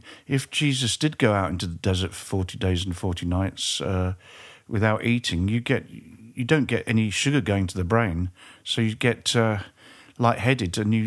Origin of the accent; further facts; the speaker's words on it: England, United Kingdom; I was very fortunate where I grew up in England to be able to see bands